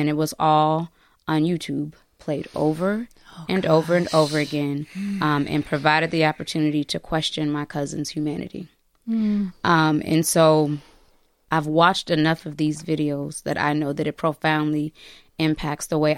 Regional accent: Davenport, Iowa, United States; So I'm not from the Twin Cities. I'm from the Quad Cities in Iowa. And I say that because I'm from Davenport, Iowa, and it's right across the river from Rock Island, Illinois, very similar to Minneapolis and St. Paul.

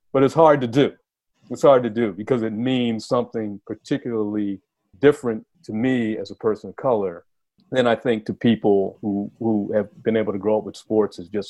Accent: Washington, District of Columbia, United States; You know, growing up in Washington, D.C., my father was a sports fan, my mother was a sports fan

